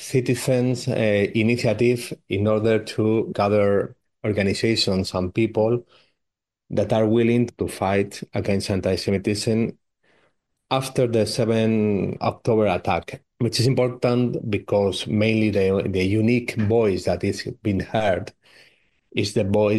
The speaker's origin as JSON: {"language": "English", "town": "Madrid", "region": "Community of Madrid", "country": "Spain", "lives_now": "Malaga, Spain", "said": "Okay, well, I am from Madrid, but I live in Malaga"}